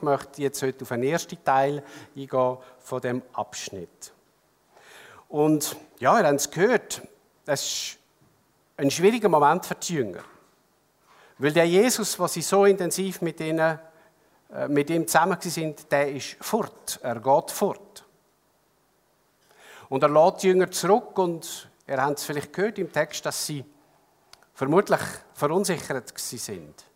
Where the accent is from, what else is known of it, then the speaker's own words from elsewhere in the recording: Switzerland; weil vieles von dem, was mir normal ist in meiner Kultur als Schweizer, funktioniert dort nicht.